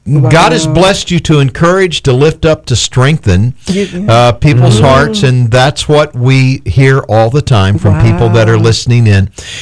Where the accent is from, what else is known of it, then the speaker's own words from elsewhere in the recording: Fort Myers, Florida, United States; I tell people I'm a gator bite because we lived in the swamp when I was born in Fort Myers, Florida